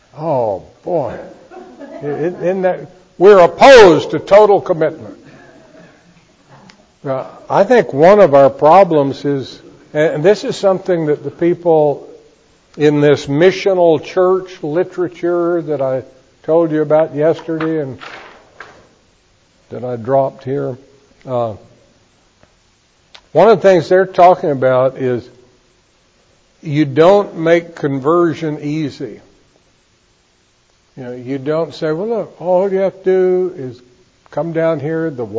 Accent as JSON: {"language": "English", "region": "Texas", "country": "United States", "tie": "born or raised there", "said": "I grew up in Texas, and Texans do have a reputation for some degree of exaggeration."}